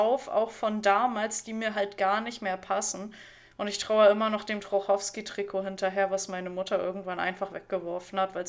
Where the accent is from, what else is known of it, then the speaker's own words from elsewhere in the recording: Hamburg, Germany; als Hamburger